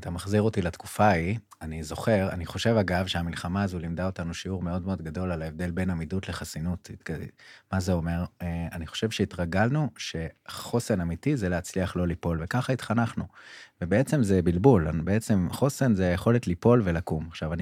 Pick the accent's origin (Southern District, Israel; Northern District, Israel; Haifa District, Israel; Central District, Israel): Central District, Israel; Kvutzat Yavne; גדלתי בקבוצת יבנה, ועזבתי את הקיבוץ